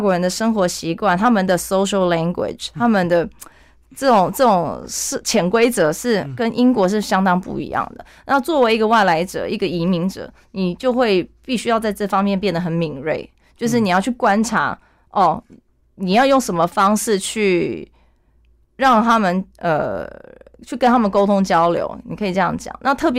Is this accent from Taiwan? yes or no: yes; Taiwan; also born or lived in United Kingdom; now in France; 例如说我是一个台湾人，但是我到了英国